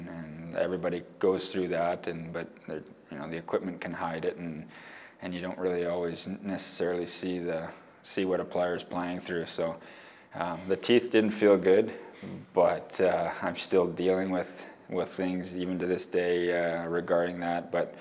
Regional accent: British Columbia, Canada; I'm from British Columbia and I spend my off season there

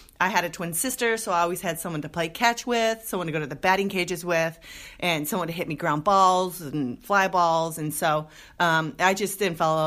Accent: Los Angeles, California, United States; I'm from Los Angeles area.

